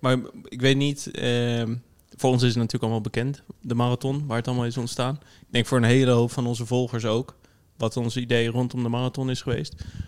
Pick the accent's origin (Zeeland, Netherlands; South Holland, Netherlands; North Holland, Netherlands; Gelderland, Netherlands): South Holland, Netherlands; Rotterdam; ik kom uit Rotterdam, ben hier opgegroeid. Ik werk nu in Rotterdam.